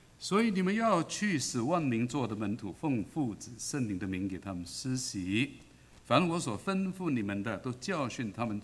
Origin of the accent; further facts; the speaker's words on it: Malaysia; 但是我从小在马来西亚长大呢，在华人中间长大，